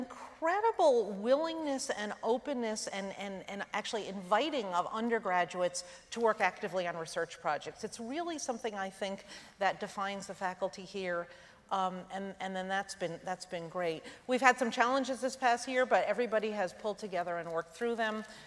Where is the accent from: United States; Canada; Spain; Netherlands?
United States; Michigan; Now, look, I come from Michigan, another university that had great faculty.